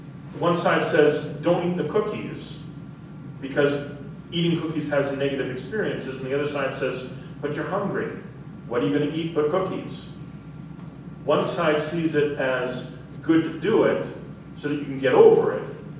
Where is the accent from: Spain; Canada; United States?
Canada; Calgary, Alberta; also born or lived in Weyburn, Saskatchewan; growing up in Calgary and Weyburn, Saskatchewan, the son of Baptist parents